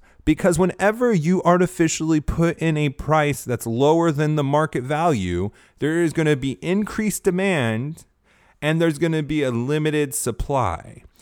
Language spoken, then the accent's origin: English; California, United States; Now, I grew up in California. California is a beautiful state.